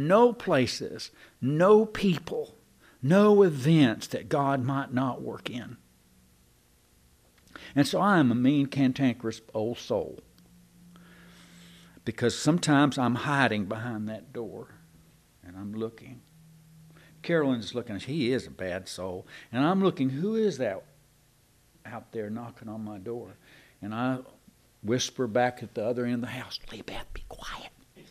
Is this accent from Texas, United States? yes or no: yes; Cleburne, Texas, United States; I tell you right today, I could go back to good old Cleburne, Texas, and it's still my home country. They weren't always nice to me. They were shameful sometimes. But you know, it was my home country.